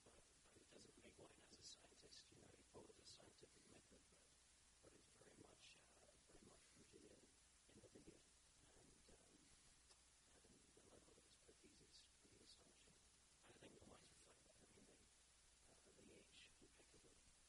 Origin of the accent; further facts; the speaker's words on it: London, United Kingdom; also born or lived in Edinburgh; Well, I'm Scottish. Most people think I'm Australian. But I am born in Edinburgh and raised mostly around London. But then from about age 15 to 25, I was back in Edinburgh.